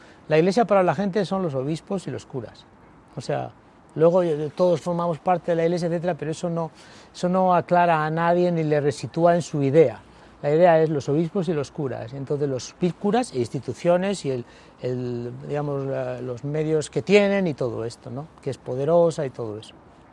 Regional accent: Ecuador; now in Bilbao, Spain; cuando vine de Ecuador el año 2017, dije, es que no tiene sentido en Bilbao tener moto

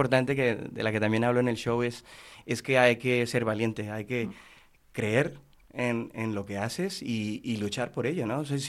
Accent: Colombia; now in Spain; terminé cantando en musicales aquí en España. Yo soy de Colombia

